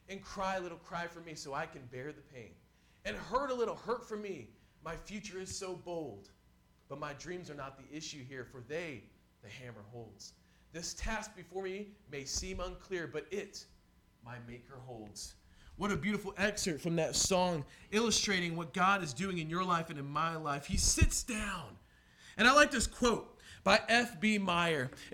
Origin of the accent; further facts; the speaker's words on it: Mountain View, California, United States; I grew up in Mountain View, California.